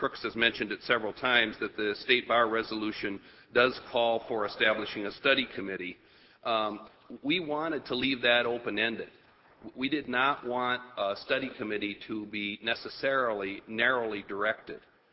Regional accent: Mauston, Wisconsin, United States; I'm from Mauston, Wisconsin

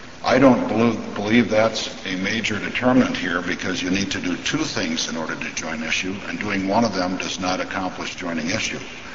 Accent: Ashland, Wisconsin, United States; May it please the court … I'm from Ashland.

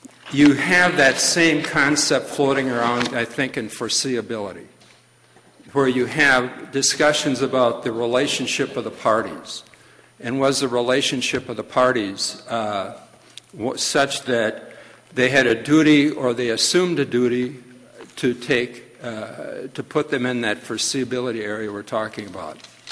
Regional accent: Minnesota, United States; I'm from Minnesota. We drink a little bit less over there than Wisconsin.

